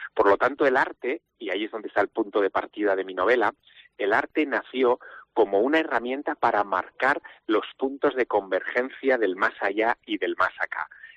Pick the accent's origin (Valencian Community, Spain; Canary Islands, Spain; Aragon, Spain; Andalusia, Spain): Aragon, Spain; Teruel; also born or lived in Vinarós; yo viví, es verdad, mi infancia en Teruel, pero mi adolescencia en Vinarós, en la provincia de Castellón, y tengo a mi madre que es de Morella